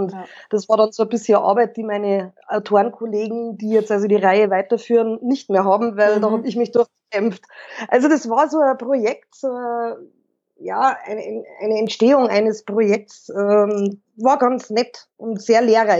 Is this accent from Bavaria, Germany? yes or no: yes; Burghausen, Bavaria, Germany; Nein, ich bin aus Burghausen. Das gehört also weder zum Chiemgau noch zum Berchtesgadener Land noch zu Salzburg. Das ist von Salzburg 60 Kilometer weit weg.